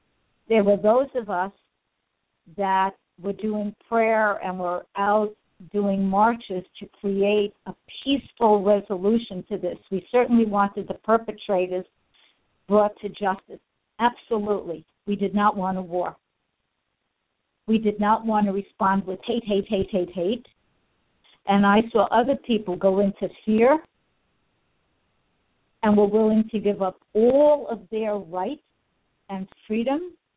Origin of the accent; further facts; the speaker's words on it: New York, United States; listen, I'm from New York. I was there during 9/11.